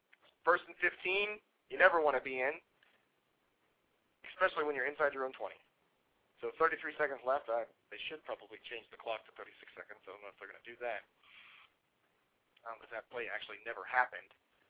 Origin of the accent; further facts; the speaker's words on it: Canada; You know, we're from Canada, and we're representing our country